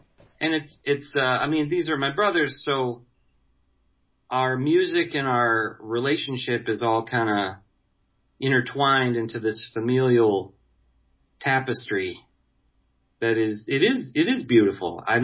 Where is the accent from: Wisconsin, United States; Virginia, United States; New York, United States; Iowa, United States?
Virginia, United States; Fairfax; born there; I was born at the military base in Fairfax.